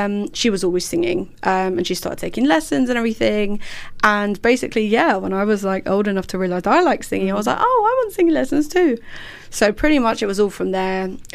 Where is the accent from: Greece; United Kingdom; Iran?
United Kingdom; East of England; So I grew up in a little town called Hertfordshire.